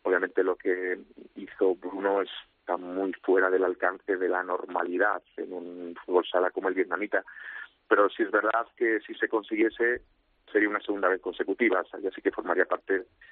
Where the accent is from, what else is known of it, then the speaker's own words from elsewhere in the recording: Granada, Andalusia, Spain; Y estoy negociando para llevarme el equipo a mi tierra, Granada, y poder jugar allí